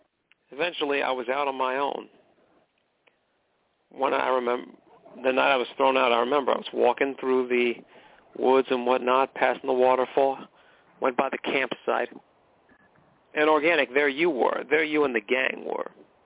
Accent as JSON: {"language": "English", "town": "McKinleyville", "region": "California", "country": "United States", "tie": "born or raised there", "said": "That's my home alma mater. I'm from McKinleyville. McKinleyville, where horses have the right of way."}